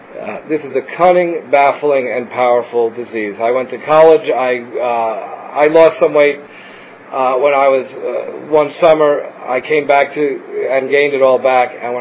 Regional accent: New York, United States; I grew up in New York.

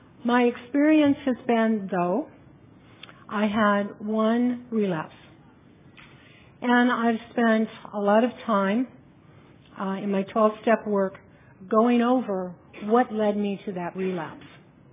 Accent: Largo, Florida, United States; I want to start with a little bit about my background. I'm from Largo, Florida

